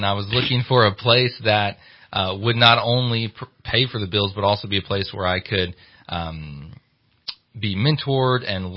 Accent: Mississippi, United States; now in California, United States; I'm actually a local of Mississippi. A lot of people in Northern California haven't been to Mississippi, but came to California about 4 years ago.

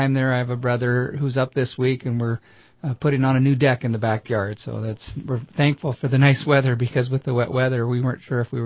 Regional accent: Redding, California, United States; We all grew up, born and raised here in Reading, went to Enterprise High School

